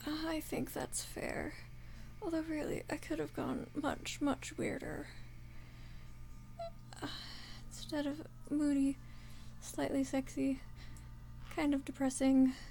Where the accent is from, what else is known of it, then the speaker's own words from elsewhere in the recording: California, United States; I'm Californian, it's a gender non-specific thing.